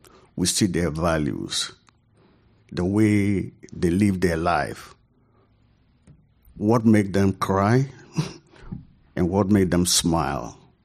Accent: Ghana; Now, I came from Ghana, and I teach and share the cultural traditions that I grew up in.

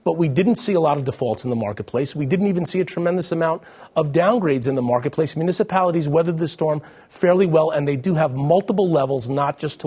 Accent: New Jersey, United States; There's a lot of debt in my home state of New Jersey.

